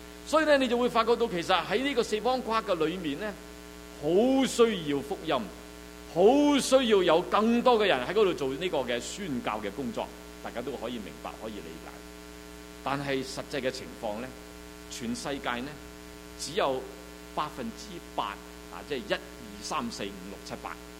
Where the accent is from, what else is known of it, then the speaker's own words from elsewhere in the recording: China; 我們作為一個中國人，一個華人信徒